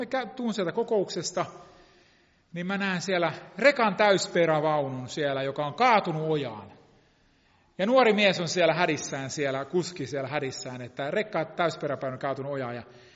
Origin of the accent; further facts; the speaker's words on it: Israel; että hei kaveri, että mä oon Israelista.